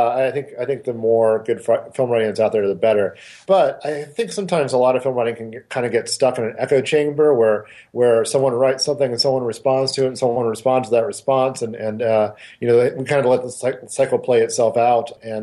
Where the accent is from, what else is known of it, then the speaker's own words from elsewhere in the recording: Dayton, Ohio, United States; or even when I was growing up in Dayton, Ohio for a while, two film critics